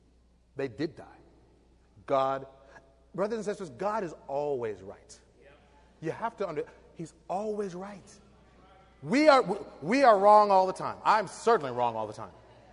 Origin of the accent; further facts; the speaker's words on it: United States; The way we do things here in our country, in America, it's interesting because I'm American. I was born here. I always identified myself as American.